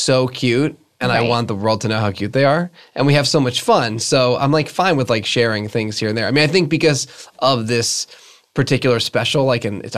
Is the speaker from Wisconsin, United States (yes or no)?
no; Connecticut, United States; I grew up in Connecticut, I would like play in the woods, I'd fall off boogie boards, you know.